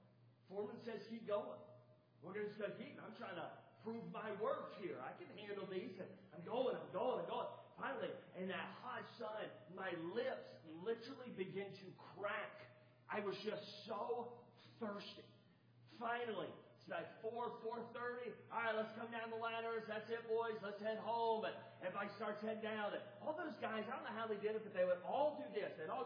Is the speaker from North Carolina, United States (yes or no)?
yes; North Carolina, United States; also born or lived in Alabama; I grew up in North Carolina, Alabama, my whole life, and I remember working in North Carolina